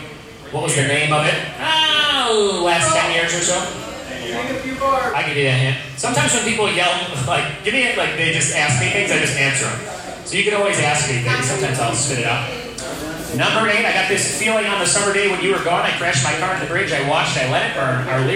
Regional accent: Chicago, Illinois, United States; I'm from Chicago.

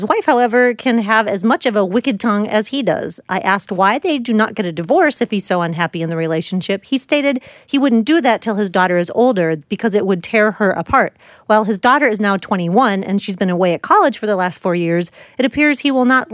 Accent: Egypt; I am from Egypt.

